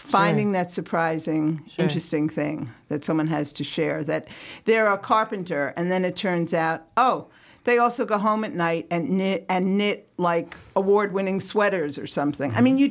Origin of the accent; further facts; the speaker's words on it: Manhattan, New York, United States; born there; I was born in Manhattan.